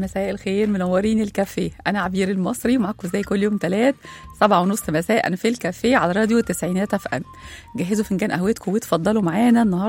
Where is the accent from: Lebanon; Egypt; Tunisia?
Egypt; هل عندنا في مصر خطة ما بعد التقاعد؟